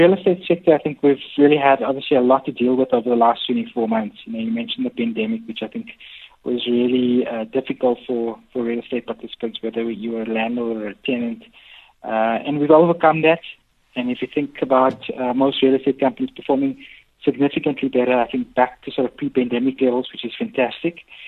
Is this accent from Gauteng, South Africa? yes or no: yes; Johannesburg, Gauteng, South Africa; Yeah, so actually born and bred in south of Joburg, currently still living in Johannesburg. With my wife and my 8-month-old daughter. And so very much a Joburg person.